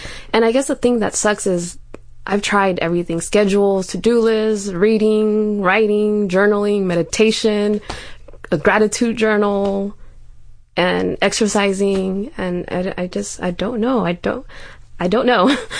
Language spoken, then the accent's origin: English; San Francisco, California, United States; I'm 27 years old. I came from San Francisco, California.